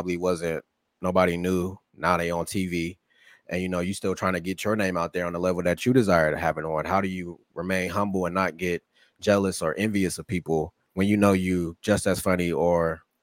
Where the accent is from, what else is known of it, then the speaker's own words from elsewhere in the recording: Columbus, Ohio, United States; Yeah, born and raised in Columbus, Ohio.